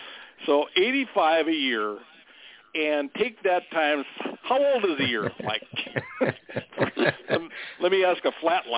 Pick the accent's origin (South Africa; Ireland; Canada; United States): United States; Midwest; I'm come from the Midwest, so I know a little bit about farming.